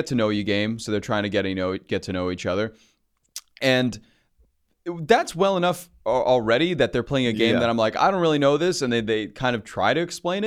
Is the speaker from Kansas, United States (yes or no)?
no; New York, United States; We didn't want to talk to them anyways. We're from Long Island.